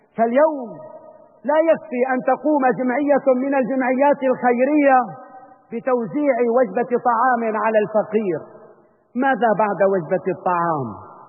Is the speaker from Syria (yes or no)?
yes; Syria; ينبغي علينا كسوريين أن نتعاضد مع بعضنا البعض